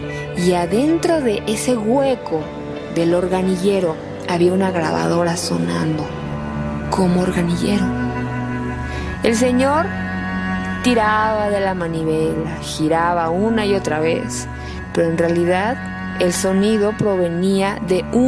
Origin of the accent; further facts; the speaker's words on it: Guadalajara, Jalisco, Mexico; now in Mexico City, Mexico; Ya quiero irme a mi pueblo, tengo muchas ganas de ir a Guadalajara